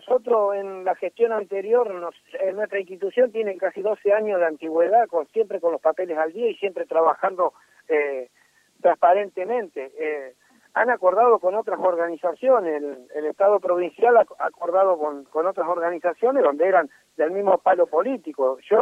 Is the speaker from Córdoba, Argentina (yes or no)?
no; Santa Fe, Argentina; somos todos santafesinos